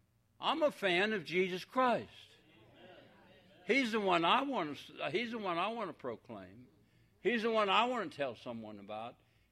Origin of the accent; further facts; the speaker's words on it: Alabama, United States; Even though I'm from Alabama at the point.